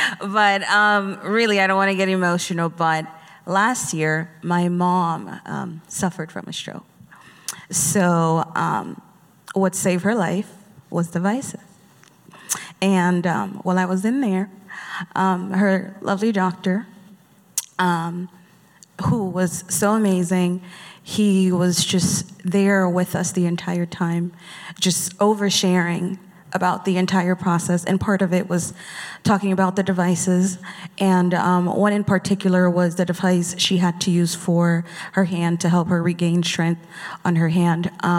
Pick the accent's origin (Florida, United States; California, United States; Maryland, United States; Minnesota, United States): Florida, United States; Orlando; I'm from Orlando, Florida.